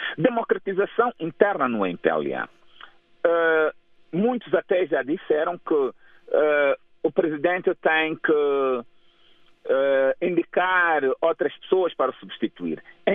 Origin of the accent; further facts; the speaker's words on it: Angola; devemos criar em nós, enquanto angolanos, a consciência de que cada um de nós é um potencial candidato